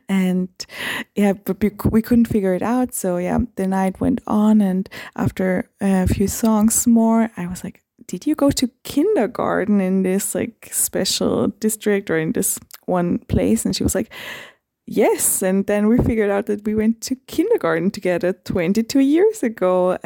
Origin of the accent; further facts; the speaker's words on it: Vienna, Austria; English is a second language; I'm from Vienna, Austria. I'm 29 years old now